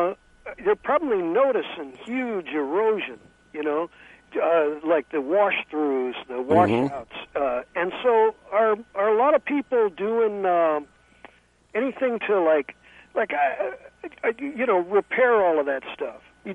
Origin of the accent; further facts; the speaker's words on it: St. Louis, Missouri, United States; now in San Francisco, United States; I'm from St. Louis, but yeah.